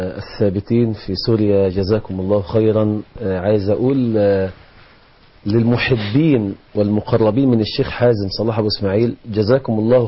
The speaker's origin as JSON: {"language": "Arabic", "country": "Egypt"}